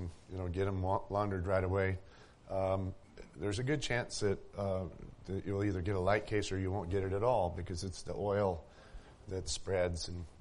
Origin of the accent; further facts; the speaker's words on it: Midwest, United States; And growing up in the Midwest, I learned to identify those plants very, very carefully.